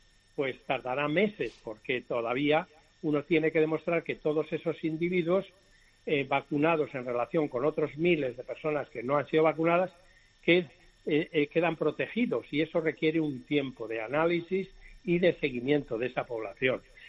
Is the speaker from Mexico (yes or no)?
no; Spain; que tenemos la capacidad como científicos españoles de poder ser tan competitivos o más que los demás grupos a nivel internacional.